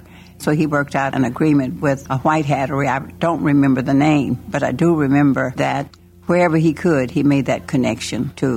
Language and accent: English; Tulsa, Oklahoma, United States; born there; I was born in Tulsa, Oklahoma.